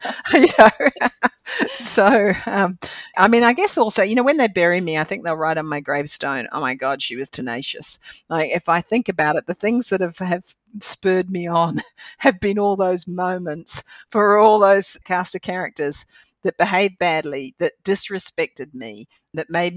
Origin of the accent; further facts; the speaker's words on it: New Zealand; I'm a Kiwi girl